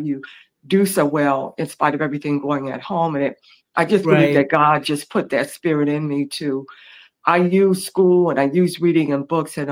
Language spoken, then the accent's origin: English; San Francisco, California, United States; also born or lived in Oakland; growing up in the Bay Area. I was born in Oakland. I was raised in San Francisco, and my mom was struggling.